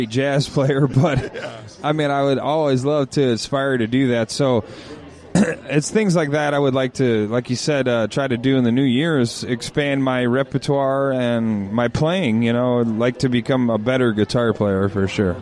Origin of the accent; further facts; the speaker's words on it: Chicago, Illinois, United States; maybe I get a little bit of a leeway because I'm from Chicago